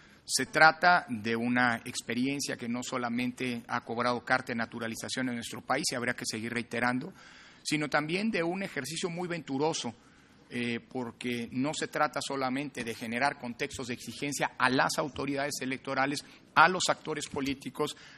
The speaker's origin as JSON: {"language": "Spanish", "country": "Mexico", "said": "no solamente como titular de este órgano, sino como mexicano"}